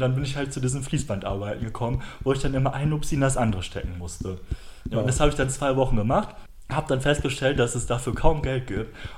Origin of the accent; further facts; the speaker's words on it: North Rhine-Westphalia, Germany; Ich komme aus dem Sauerland.